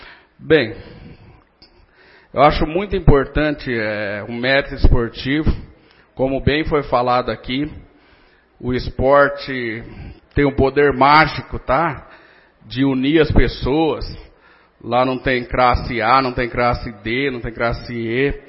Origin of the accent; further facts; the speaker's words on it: Garça, São Paulo, Brazil; como eu sou de Garça, mas eu tenho o maior orgulho